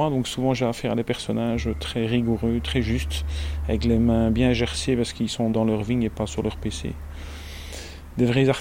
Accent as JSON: {"language": "French", "town": "Marchin", "region": "Wallonia", "country": "Belgium", "tie": "born or raised there", "said": "je suis originaire de Marchin. Je suis né à Marchin. Mes parents ont une ferme familiale ici à Marchin depuis 3 générations. Et moi, je suis le dernier de 3 enfants."}